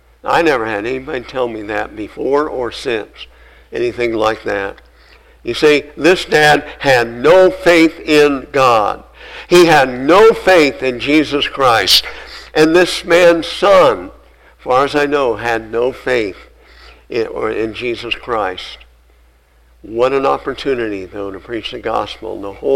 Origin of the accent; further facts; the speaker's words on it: Napanee, Nebraska, United States; this family lived about 5 miles from where I grew up in Napanee, Nebraska.